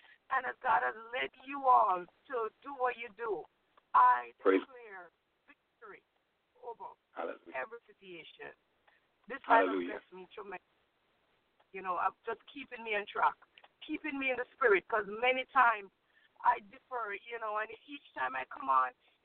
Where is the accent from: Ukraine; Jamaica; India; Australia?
Jamaica; now in New York, United States; I'm in New York. I'm originally from Jamaica.